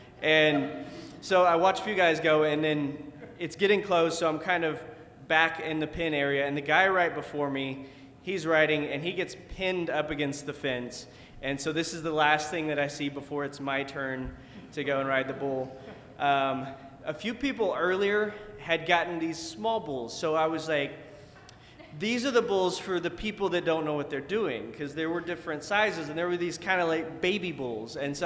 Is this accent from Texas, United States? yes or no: yes; Odessa, Texas, United States; So I grew up in West Texas, in Odessa.